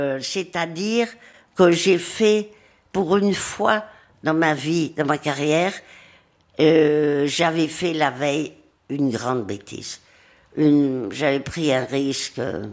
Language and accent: French; Madrid, Community of Madrid, Spain; puisque j'ai été élevée à Madrid. Et que je parle espagnol, peut-être même mieux que le français.